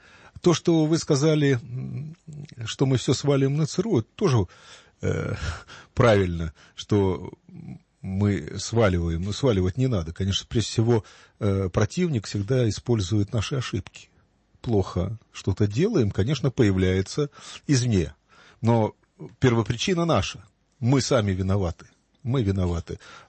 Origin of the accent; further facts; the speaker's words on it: Moscow, Russia; а мы, москвичи, избалованные и очень горделивые такие люди